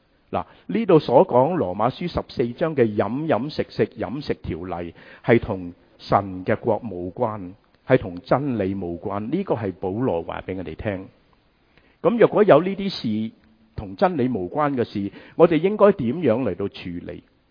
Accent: China; 这个其实对我们中国人是很熟悉

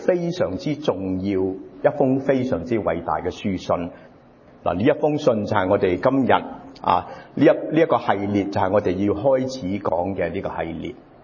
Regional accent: Hong Kong; born there; 我哋喺香港出生，即系以前喺香港出生嘅人就好清楚啦。

